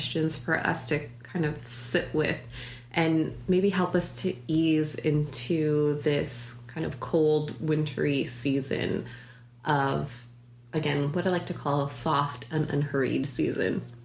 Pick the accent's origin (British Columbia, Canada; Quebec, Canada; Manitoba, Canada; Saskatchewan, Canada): Manitoba, Canada; Winnipeg; being away from Winnipeg, my hometown, so much.